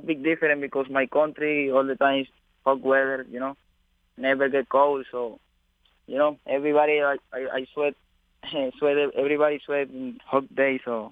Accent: Venezuela; English is a second language; my dad used to win like 1,000 races in my country, and only 2 days a week.

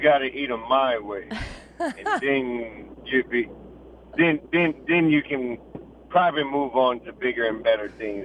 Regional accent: Lafayette, Louisiana, United States; also born or lived in Lake Charles; I'm from Lake Charles. I was born in Lake Charles, but I moved to Lafayette, Karen Crow, raised up around that area.

